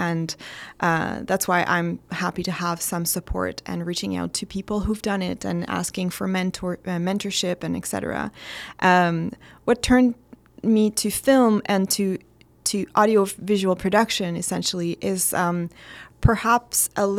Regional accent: Montreal, Quebec, Canada; moved away; I am originally from Montreal and moved here to work at CBC.

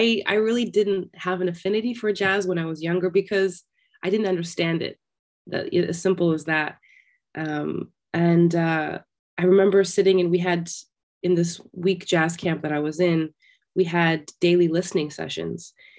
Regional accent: Zimbabwe; So growing up in Zimbabwe, first and foremost, rhythmically, I mean, my desire and my passion for rhythm over anything was definitely inspired and born out of my time growing up in Zimbabwe

